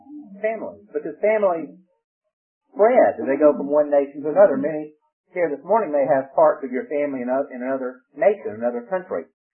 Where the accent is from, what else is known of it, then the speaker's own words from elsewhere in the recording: Georgia, United States; When I come from Georgia, in the mountains, they have a tongue.